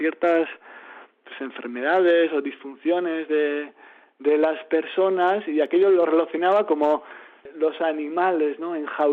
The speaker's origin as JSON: {"language": "Spanish", "town": "Zarautz", "region": "Basque Country", "country": "Spain", "said": "Pero yo soy de Zarautz"}